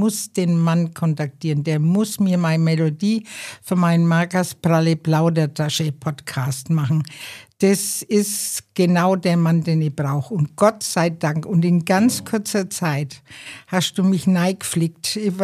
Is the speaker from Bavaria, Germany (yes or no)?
yes; Bavaria, Germany; Ach, Ost 2, das sagen wir bei uns in Franken, mir zwar.